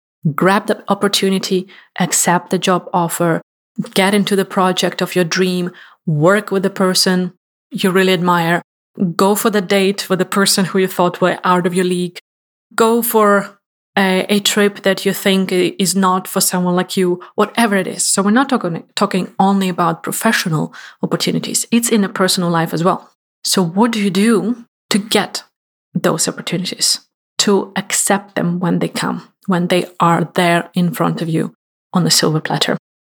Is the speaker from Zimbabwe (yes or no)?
no; Ukraine; one of the top three universities in my home country, in Ukraine.